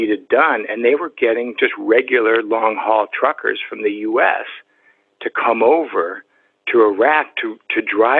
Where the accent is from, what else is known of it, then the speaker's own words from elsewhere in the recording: United States; because I'm an American, people assume or might assume that these guys are Americans